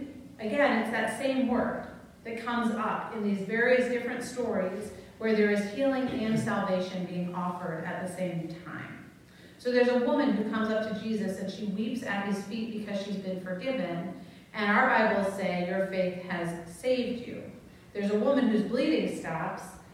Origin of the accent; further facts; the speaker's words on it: New England, United States; I was raised in New England.